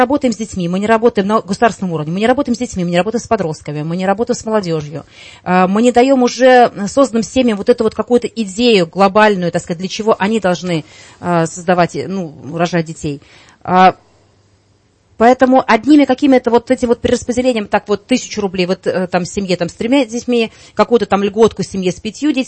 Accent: Moscow, Russia; Хотя сама москвичка коренная

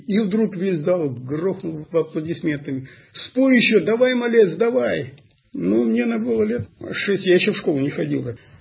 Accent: Arkhangelsk, Arkhangelsk Oblast, Russia; Ну, я сам родом из Архангельска. Дед у меня по материнской линии был бакенщиком на Северной Двине.

